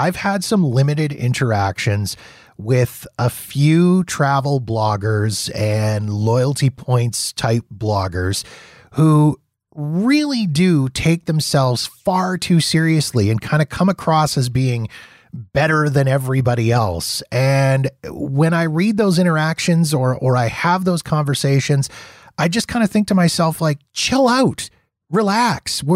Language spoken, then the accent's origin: English; Canada; because being Canadian, I couldn't travel to Vegas.